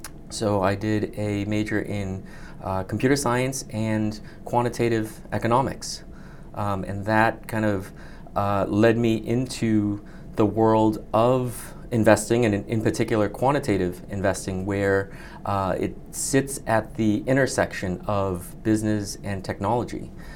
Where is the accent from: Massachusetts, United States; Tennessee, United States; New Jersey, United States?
Massachusetts, United States; Quincy; I am a near lifelong Quincy resident. I grew up in Howes Neck. I graduated from these public schools